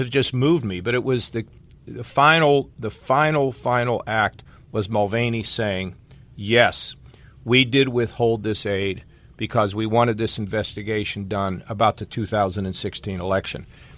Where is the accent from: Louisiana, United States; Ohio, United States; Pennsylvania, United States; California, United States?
Ohio, United States; Westerville; I can remember being in Columbus in my hometown of Westerville on a Saturday morning